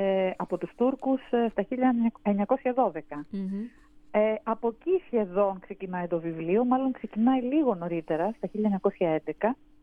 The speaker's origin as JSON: {"language": "Greek", "region": "Western Greece", "country": "Greece", "said": "Όχι, δεν κατάγομαι εγώ από εκεί. Όχι, εγώ είμαι από την Πελοπόννησο, από το νομό Αχαΐας."}